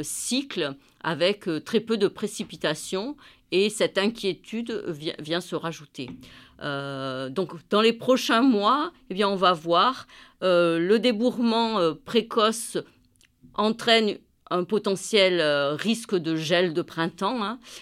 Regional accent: Auvergne-Rhône-Alpes, France; d'origine agricole, du milieu agricole. Mes parents étaient agriculteurs, mais pas viticulteurs. Je viens de la Drôme, hein, donc je ne suis pas originaire de la région bordelaise.

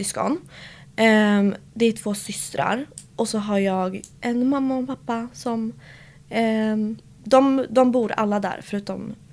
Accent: Gävleborg County, Sweden; i en liten stad som heter Söderhamn. Och den ligger typ 3 timmar ovanför Stockholm. Det är i närheten av Gävle, om du vet vart det ligger. Så där föddes jag. Och jag bodde där fram tills 2019.

